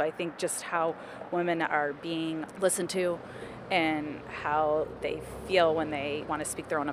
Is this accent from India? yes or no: no; Wayne, Michigan, United States; I'm from Wayne, Michigan. The most important issues to me as a Michigan voter are education.